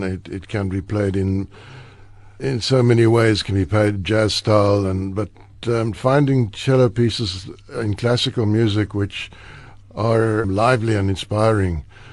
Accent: Cape Town, Western Cape, South Africa; born there; I was born in Cape Town. My parents had two farms.

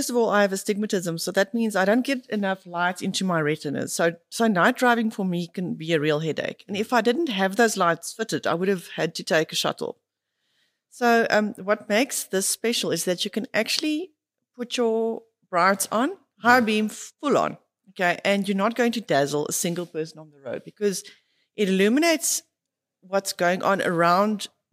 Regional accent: Cape Town, Western Cape, South Africa; No, I'm from Cape Town, remember?

